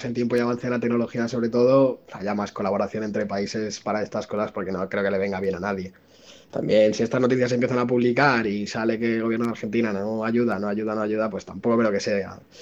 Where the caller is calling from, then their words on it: Valencia, Valencian Community, Spain; de Valencia, escucho de vez en cuando el programa, saludo para todos.